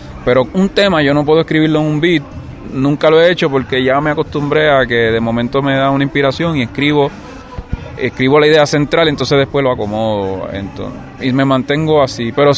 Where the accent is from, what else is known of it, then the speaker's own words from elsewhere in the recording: San Juan, Puerto Rico; yo volví a las raíces donde yo nací y vivo en Santurce, en Villa Palmera, que es en la capital, en San Juan. Y yo vivo en Villa Palmera, que es un barrio en la costa, bien cerca de la playa, bien cerca ahí del aeropuerto.